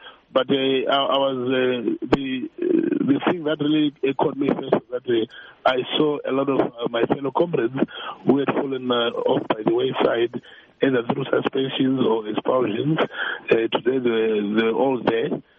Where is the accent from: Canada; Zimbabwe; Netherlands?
Zimbabwe; Bulawayo; Well, I'll tell you, myself personally, I'm from Matabeleland here in Bulawayo.